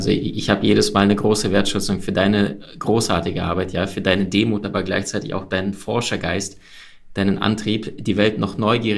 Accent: Ukraine; Wir sind beide in der Ukraine im Rattenloch aufgewachsen. Wir hatten Mangel, Armut.

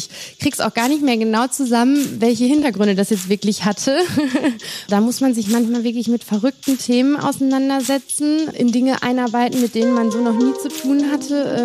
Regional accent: Gütersloh, North Rhine-Westphalia, Germany; ich komme aus Gütersloh, bin 36 Jahre alt

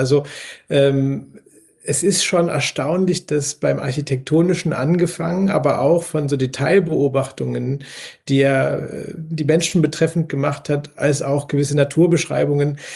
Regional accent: Dresden, Saxony, Germany; born there; Ich bin in Dresden geboren, 1984 war das.

